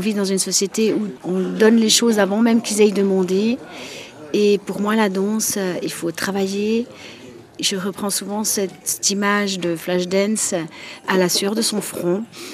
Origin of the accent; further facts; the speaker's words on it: Valais, Switzerland; Les écoles de danse que je fréquentais en Valais, puisque je viens du Valais